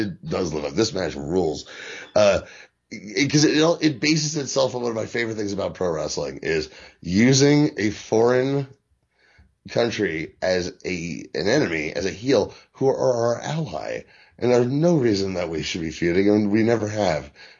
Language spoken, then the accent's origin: English; Philadelphia, Pennsylvania, United States; Nowadays, I'm from Philly. I'm a Philly fan.